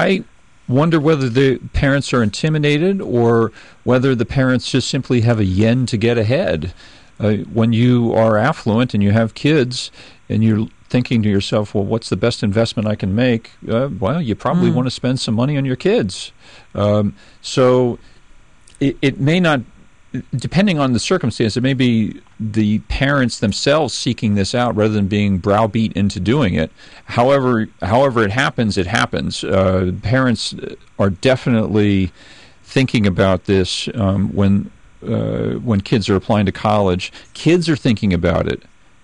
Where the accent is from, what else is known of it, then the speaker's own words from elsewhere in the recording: California, United States; Well, I grew up in California.